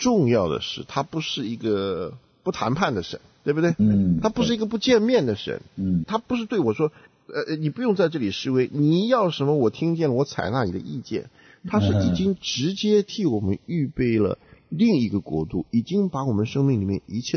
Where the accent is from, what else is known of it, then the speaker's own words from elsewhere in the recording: China; 那今天这个福音又传到我们中国人身上